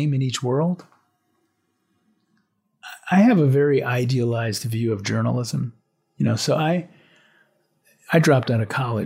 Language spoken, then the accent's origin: English; New Orleans, Louisiana, United States; But growing up in the South in the era, I mean, I have a very powerful memory of the high school I went to is called St. Augustine's High School. At the time, New Orleans is a very Catholic city